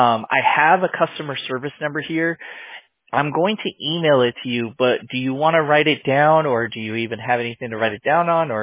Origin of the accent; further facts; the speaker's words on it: Whittier, California, United States; Whittier. I grew up in Whittier. That's hilarious.